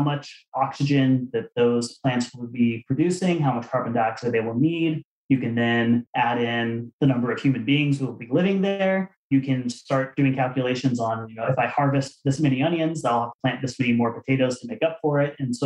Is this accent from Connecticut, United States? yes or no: no; Arizona, United States; You know, when I was a kid growing up in Arizona.